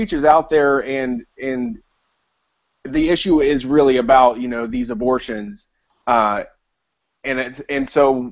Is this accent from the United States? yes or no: yes; Columbus, Ohio, United States; When I grew up in Columbus, and you know, it was just like you just pretend like you fit in.